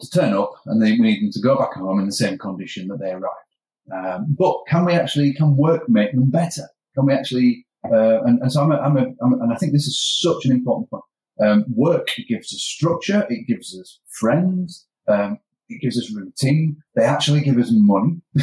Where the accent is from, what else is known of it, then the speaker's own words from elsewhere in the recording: Yorkshire and the Humber, United Kingdom; I'm a Yorkshireman. I'm tight.